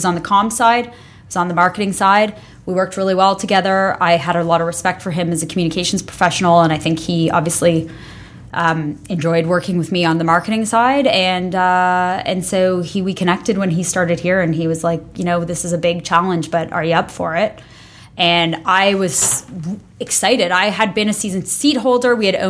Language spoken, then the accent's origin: English; Windsor, Ontario, Canada; now in Ottawa, Canada; I'm originally from Windsor, Ontario. I grew up in a bilingual household, and I think that's relevant just because that's how I ended up in Ottawa, actually